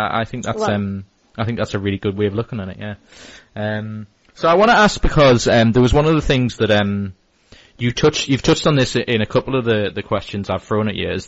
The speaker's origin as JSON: {"language": "English", "town": "Newcastle", "region": "North East England", "country": "United Kingdom", "said": "I'm from Newcastle, which is the northeast of England, and it's kind of obviously a working class part of the country"}